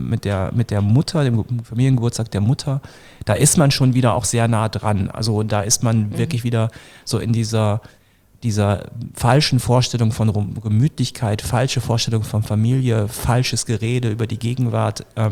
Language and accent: German; Northern Germany, Germany; ich komme auch aus Norddeutschland vom flachen Land